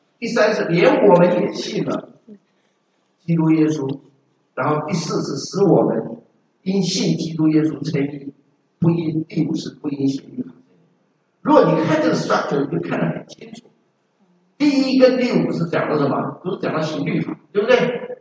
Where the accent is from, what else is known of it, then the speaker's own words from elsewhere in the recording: China; 我想我们中国人也有文体，对不对？我们中国人的诗词都是有对的